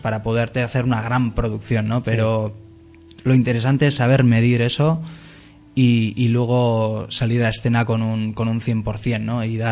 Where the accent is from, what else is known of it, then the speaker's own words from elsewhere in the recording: Spain; first language Basque; Spanish is a second language; mi lengua natal es el euskera, y es más cómodo hacerlo en euskera, pero en castellano me gusta hacerlo y me siento cómodo y cada vez más.